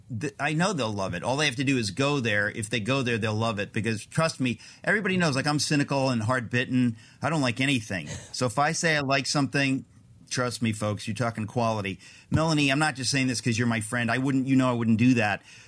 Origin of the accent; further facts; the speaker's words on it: Connecticut, United States; born there; It was, well, because my parents live in Connecticut and I was born in Connecticut.